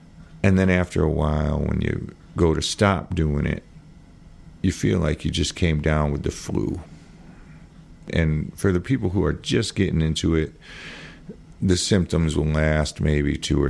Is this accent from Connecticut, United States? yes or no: yes; Hartford, Connecticut, United States; And when I grew up in Hartford, then the next step would have been maybe coke.